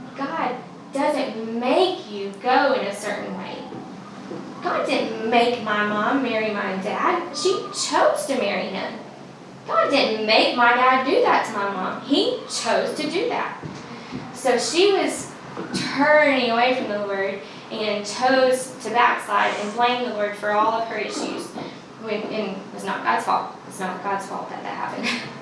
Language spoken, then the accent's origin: English; Coleman, Alabama, United States; from Coleman, Alabama.